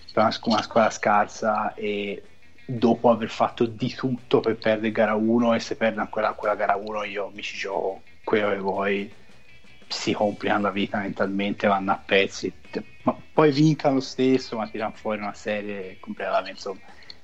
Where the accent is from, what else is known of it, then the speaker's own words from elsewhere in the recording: Tuscany, Italy; c'è un detto molto famoso dalle mie parti, visto che siamo gente di fiume, che c'è un fiume qui, c'è un fiume vicino